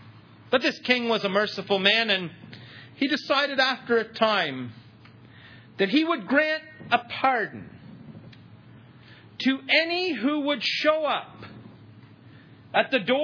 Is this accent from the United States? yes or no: no; Canada; I want to be careful being a Canadian.